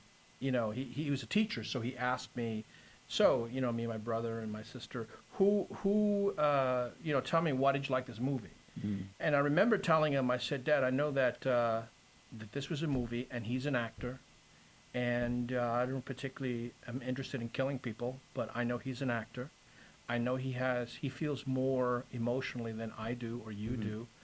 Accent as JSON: {"language": "English", "town": "Queens", "region": "New York", "country": "United States", "tie": "born or raised there", "lives_now": "Los Angeles, United States", "said": "I grew up in Queens."}